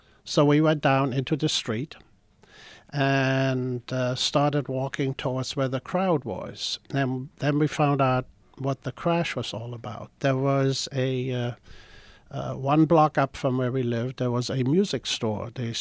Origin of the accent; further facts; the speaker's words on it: Lübeck, Schleswig-Holstein, Germany; My parents and I were sitting in our apartment in my hometown, Lübeck. It's in northern Germany, close to Denmark, Netherlands, Sweden.